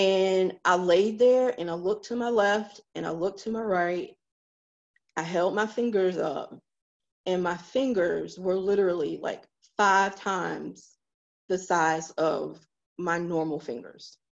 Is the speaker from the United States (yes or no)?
yes; Rocky Mount, North Carolina, United States; And so my home is about 60 miles east of Raleigh. So it was a good little drive. I'm from Rocky Mount, North Carolina, if any of you have heard of Rocky Mount.